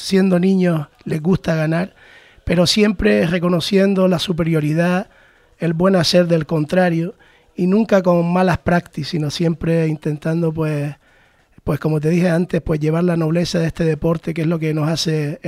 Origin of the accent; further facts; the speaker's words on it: Canary Islands, Spain; debemos siempre pues llevarlo como bandera, como canario